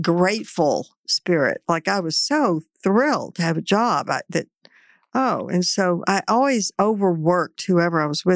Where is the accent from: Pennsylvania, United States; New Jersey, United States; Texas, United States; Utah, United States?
Texas, United States; Sherman; I'm from Sherman, Texas. Mm-hmm. I went to OU and then UT straight through to business school, and I needed a job.